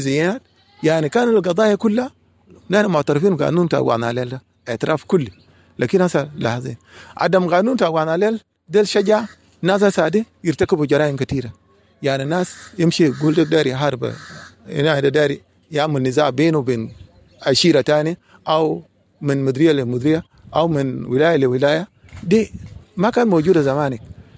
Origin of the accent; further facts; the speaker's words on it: South Sudan; بعد ما نحن استغلينا طبعا من السودان بقى عندنا قوانين بتاع الشرطة بتاع جنوب السودان.